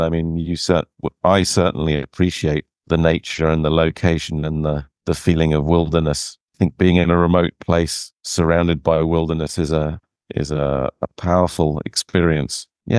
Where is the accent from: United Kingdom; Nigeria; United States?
United Kingdom; London; I'm English originally, so I was brought up in central London, or born in central London, went to school just outside London.